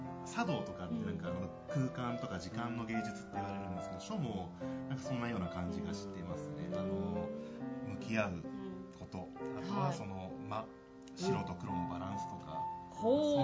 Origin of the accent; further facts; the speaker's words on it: Kamagaya, Chiba, Japan; 僕はあの鎌ヶ谷出身で、